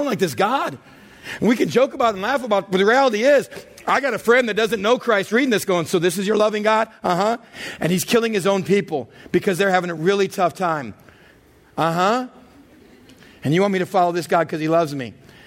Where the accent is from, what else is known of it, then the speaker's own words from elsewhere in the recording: Texas, United States; Now, growing up in West Texas, we were well aware of these things.